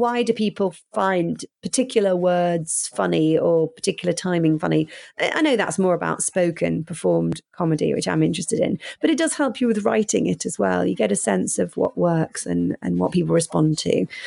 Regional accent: Sheffield, Yorkshire and the Humber, United Kingdom; You know, I grew up in Sheffield and went to a state school.

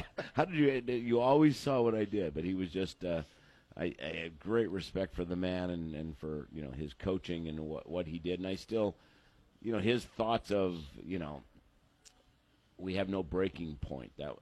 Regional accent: Erie, Pennsylvania, United States; now in Texas, United States; And I said, I live in Texas now, you know. And people, I grew up in Erie, Pennsylvania. Okay. Northwest PA, came here.

